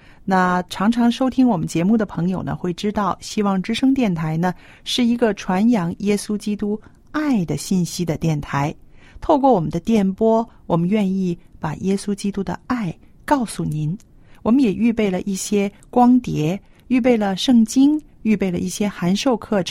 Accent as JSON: {"language": "Chinese", "country": "Hong Kong", "said": "特区政府对我们香港人来说非常熟悉，是不是？"}